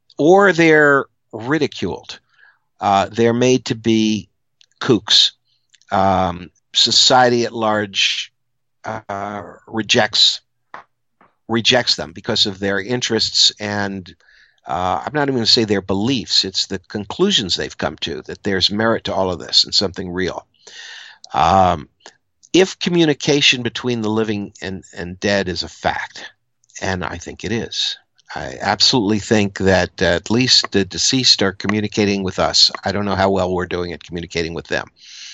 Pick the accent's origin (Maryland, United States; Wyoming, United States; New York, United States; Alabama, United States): Maryland, United States; when I was a boy growing up in Maryland and wanted to be a filmmaker, I was reading Fari's Monster magazine and I was making amateur monster movies.